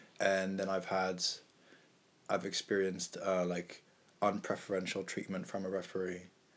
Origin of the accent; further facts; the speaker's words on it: Switzerland; So I'm from Switzerland and I've played football all my life over there.